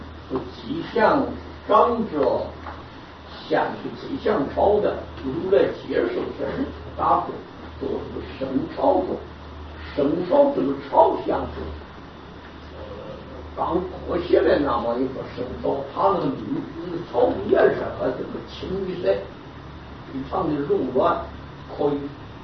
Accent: Taiwan; 那么我们台湾人就年迈就知道为什么稀饭叫这个米。

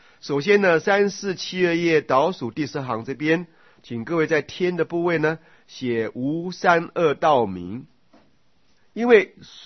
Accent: China; 不要说我们中国人自己啊，外人都说我们中国人呢

